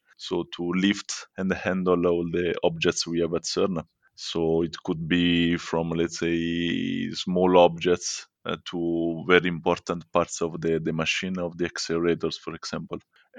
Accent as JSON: {"language": "English", "country": "Italy", "second_language": "English", "said": "as you can listen from my accent, from my name, I come from Italy, and I'm a mechanical engineer here at CERN"}